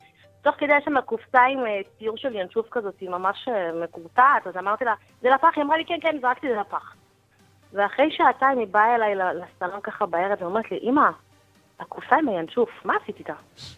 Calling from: Ramla, Central District, Israel

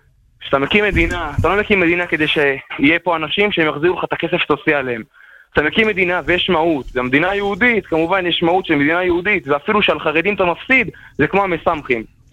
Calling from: Jerusalem, Jerusalem District, Israel; מירושלים.

